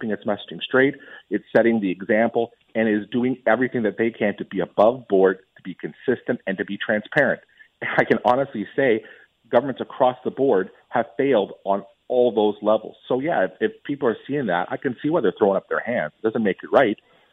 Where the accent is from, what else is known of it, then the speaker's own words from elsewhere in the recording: Ontario, Canada; I'm from Northwestern Ontario